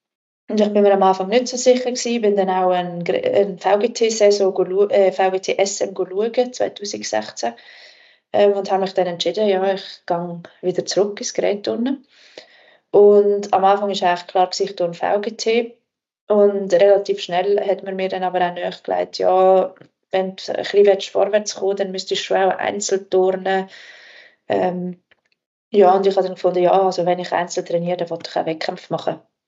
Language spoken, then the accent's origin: German; Wettingen, Aargau, Switzerland; Ja, ich bin in Wettigen aufgewachsen